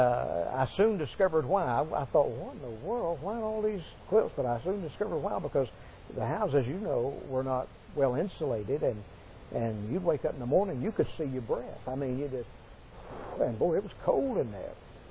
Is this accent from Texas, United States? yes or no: no; Atlanta, Georgia, United States; I was born and raised in Atlanta.